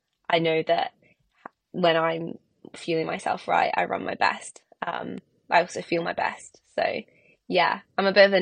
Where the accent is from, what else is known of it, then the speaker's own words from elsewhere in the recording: Scotland, United Kingdom; I think growing up in Scotland, it's hard not to kind of love the nature and the environment that we have here. Like, we have the Munros up north, which is pretty cool.